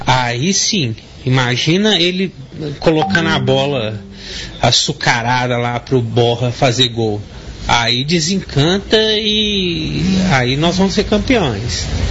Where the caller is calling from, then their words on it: Belo Horizonte, Minas Gerais, Brazil; sou de Belo Horizonte.